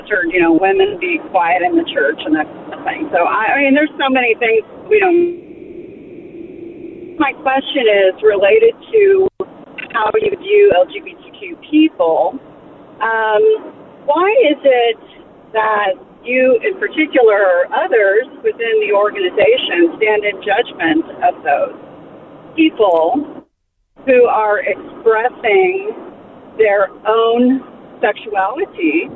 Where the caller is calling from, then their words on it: Houston, Texas, United States; I'm actually calling from Houston.